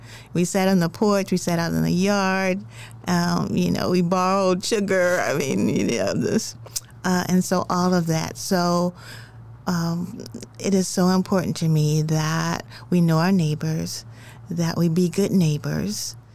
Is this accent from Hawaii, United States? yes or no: no; Muskogee, Oklahoma, United States; Okay. Well, I grew up in Muskogee, and I grew up in a village.